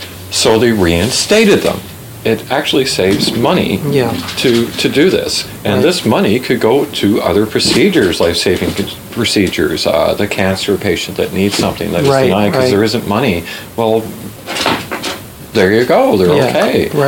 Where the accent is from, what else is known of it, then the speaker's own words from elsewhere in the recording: Saint John, New Brunswick, Canada; I was born and raised in New Brunswick. I'm a St. John girl.